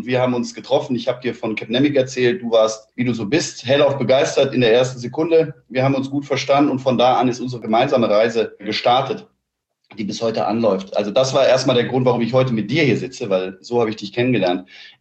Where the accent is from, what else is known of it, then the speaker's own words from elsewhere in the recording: Cologne, North Rhine-Westphalia, Germany; ich bin aus Köln